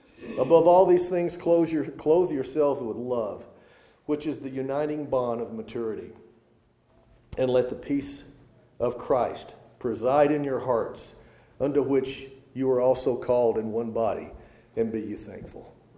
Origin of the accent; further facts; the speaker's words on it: Arkansas, United States; you know, I grew up in Arkansas. I apologize. You can take the boy out of the South, but it's hard to get the South out of the boy.